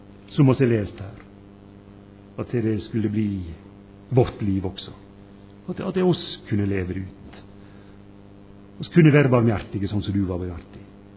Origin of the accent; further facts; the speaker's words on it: Valderøya, Møre og Romsdal, Norway; Så ser du der jeg kommer ifra, hjemme på Valderøya.